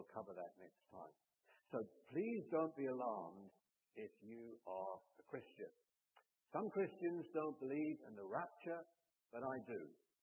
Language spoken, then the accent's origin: English; United Kingdom; now in United States; Now, I come from Britain, and I go back every year in the summer